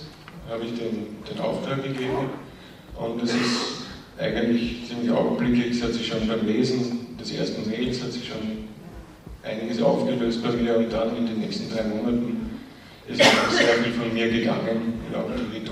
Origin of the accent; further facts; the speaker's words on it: Vienna, Austria; ich bin aus Wien